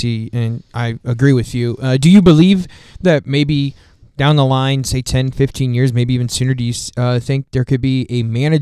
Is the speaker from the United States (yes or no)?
yes; Kansas City, Missouri, United States; Now, let's hop over to the Royals, as we are from Kansas City, Haley.